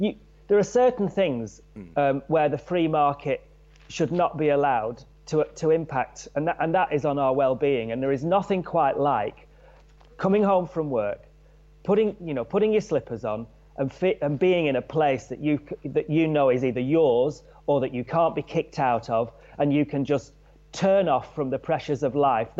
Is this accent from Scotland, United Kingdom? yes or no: no; Blackburn, North West England, United Kingdom; And when I grew up in Blackburn, the main thing that you went into town for was to watch a band or go dancing or to meet a girl, to meet your friends, have a pie